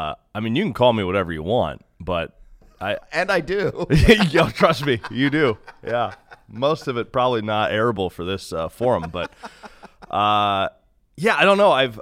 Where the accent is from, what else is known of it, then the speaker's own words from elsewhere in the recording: Kansas City, Missouri, United States; I grew up listening to the same guy forever. I mean, it was, I grew up in Kansas City. I listened to Denny Matthews.